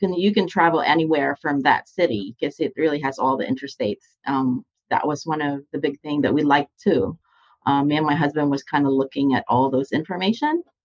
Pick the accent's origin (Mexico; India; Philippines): Philippines; now in United States; I'm originally from the Philippines.